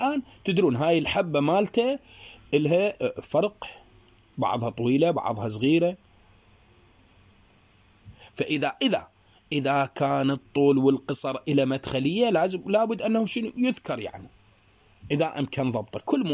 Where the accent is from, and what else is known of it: Iraq